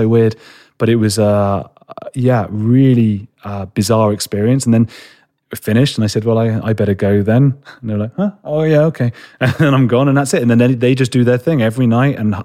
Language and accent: English; London, United Kingdom; I'm a boy from London, you know, like from a city.